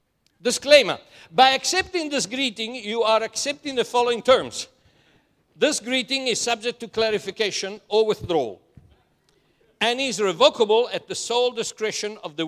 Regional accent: Italy; I was born in Italy, and I grew up with a certain conception

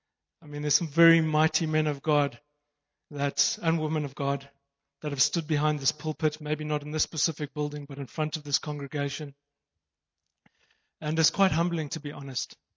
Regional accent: Harare, Zimbabwe; I don't speak any Afrikaans at all. Not one word. I was born in Zimbabwe, Harare. Went to school there, then went to UCT, which is an English university. I then went and worked in London, been over to the States.

